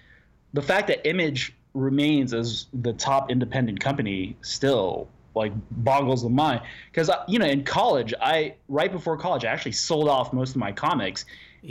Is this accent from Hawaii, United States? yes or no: no; Burien, Washington, United States; also born or lived in Seattle; We used to live up in Washington, in Seattle. I grew up in Burien.